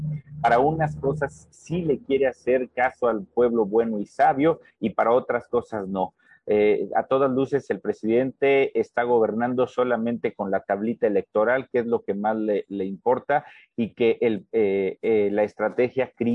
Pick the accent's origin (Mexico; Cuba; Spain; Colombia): Mexico; Guanajuato; Somos los guanajuatenses quienes tenemos que revelarnos a estas decisiones políticas